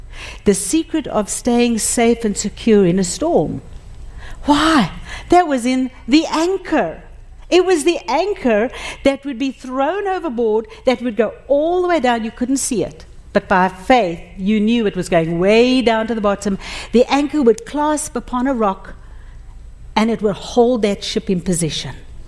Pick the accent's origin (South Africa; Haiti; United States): South Africa; I grew up in South Africa, and I grew up in a fishing village called Cork Bay. Three houses down from where our home was, there was the sea.